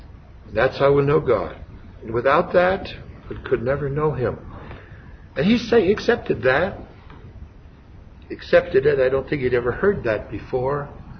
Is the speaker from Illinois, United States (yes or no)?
yes; Wilmette, Illinois, United States; I know something about it because I was raised in Wilmette, Illinois